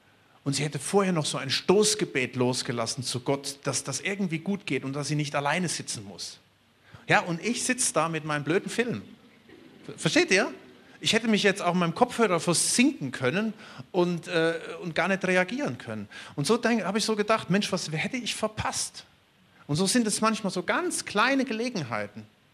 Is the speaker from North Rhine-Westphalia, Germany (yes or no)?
yes; North Rhine-Westphalia, Germany; moved away as an adult; now in Spain; Ich war damals da oben in meiner Heimat, mit meinen lieben Siegerländer Landsleuten